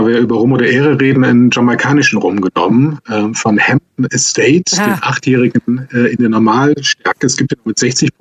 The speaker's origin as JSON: {"language": "German", "town": "Cologne", "region": "North Rhine-Westphalia", "country": "Germany", "tie": "born or raised there", "said": "Ja, und als gebürtiger Kölner lebe auch immer noch in Köln und bin mit Karneval groß geworden."}